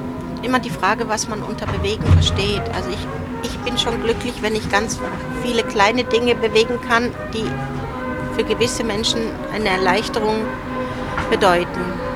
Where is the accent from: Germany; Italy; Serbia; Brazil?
Germany; North Rhine-Westphalia; Ich komme aus Ruhrgebiet und da ist man links und Sozialdemokrat.